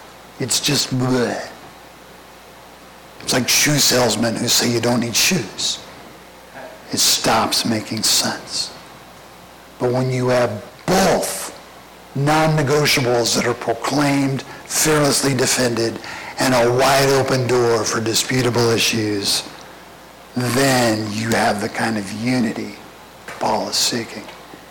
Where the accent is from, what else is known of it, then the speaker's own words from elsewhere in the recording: Scotland, United Kingdom; I'm Scottish. I didn't.